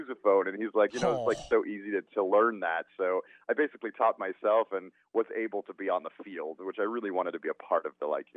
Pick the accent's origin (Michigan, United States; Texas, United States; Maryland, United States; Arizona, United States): Arizona, United States; Phoenix; Well, once again, I was born and raised in Phoenix.